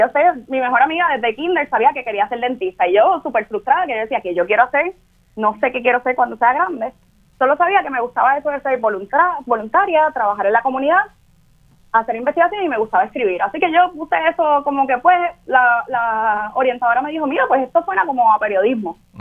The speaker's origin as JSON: {"language": "Spanish", "town": "Carolina", "country": "Puerto Rico", "said": "Mira, soy de Carolina."}